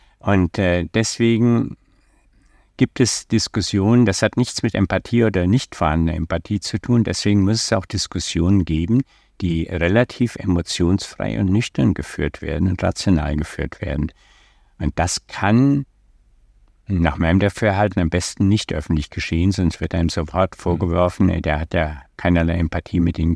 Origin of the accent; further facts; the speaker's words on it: Germany; Wir müssten intern wissen als Deutsche, was wir wollen.